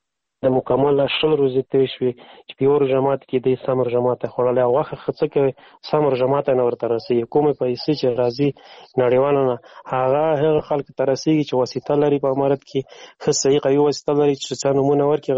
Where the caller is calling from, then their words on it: Afghanistan; مالی افغانستان نه تماس نیول ده